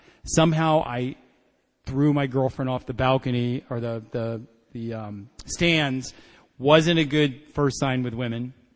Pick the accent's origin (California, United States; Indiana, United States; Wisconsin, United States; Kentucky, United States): Kentucky, United States; I was born in Kentucky, a poor white gay boy in Kentucky, and that's enough to drink right there.